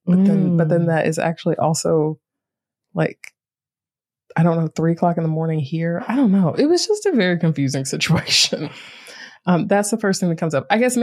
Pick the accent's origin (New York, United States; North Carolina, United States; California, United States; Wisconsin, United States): North Carolina, United States; Greensboro; No, that's definitely how I felt about Greensboro.